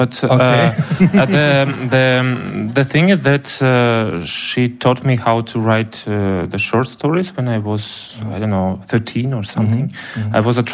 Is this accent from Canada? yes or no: no; Kherson, Kherson Oblast, Ukraine; English is a second language; it takes place in my hometown of Kherson, which is on the south of Ukraine.